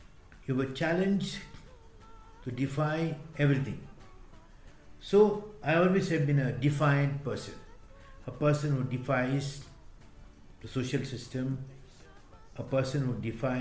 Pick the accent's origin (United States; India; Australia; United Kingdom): India; Goa; born there; I was not born in India. I was born in a Portuguese territory. I was not born in Indian. I was born in Goa, yes. But Goa did not belong to the Indian Union until 61. I was born in 48. So I had a Portuguese passport.